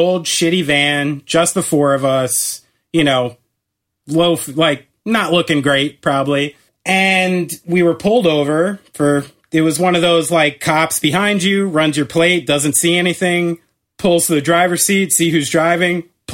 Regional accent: New Jersey, United States; hey, we're from New Jersey.

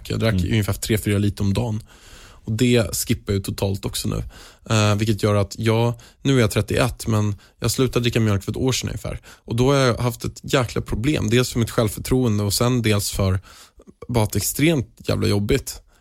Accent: Haninge, Stockholm County, Sweden; jag är uppväxt i Haninge i Vega

